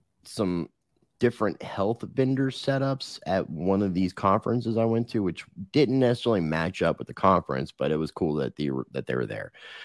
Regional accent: Canada; I'm saying process like I'm a Canadian. I say a processing plant.

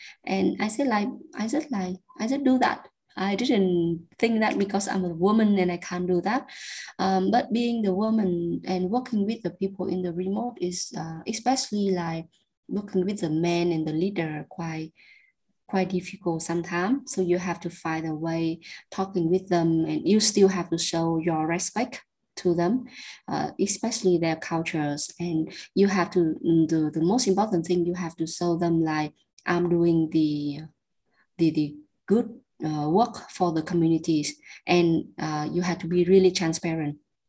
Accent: Hanoi, Vietnam; because I'm from Hanoi. So if I travel to Northern Vietnam, that means like people still thinking like, oh, that girl from the city.

